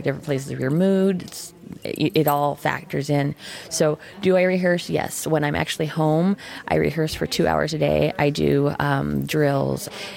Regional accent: California, United States; now in Kansas, United States; I'm based out of Kansas. I'm originally from California, but I'm based out of Kansas.

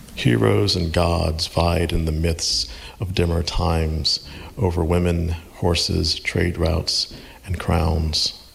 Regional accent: Georgia, United States; So, as we've established, I am from Georgia, from the South, and I until 1999, had never gone west of Birmingham, Alabama.

